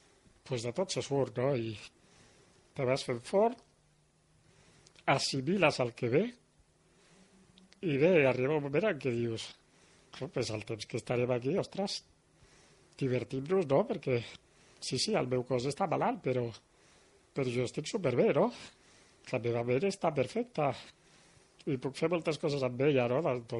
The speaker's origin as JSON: {"language": "Catalan", "town": "Granada", "region": "Andalusia", "country": "Spain", "tie": "born there", "second_language": "Catalan", "moved": "as an adult", "lives_now": "Catalonia, Spain", "said": "jo vaig néixer a Granada i vaig arribar aquí a Catalunya just abans de fer els 20 anys, al millor poble del món, que és el Port de la Selva"}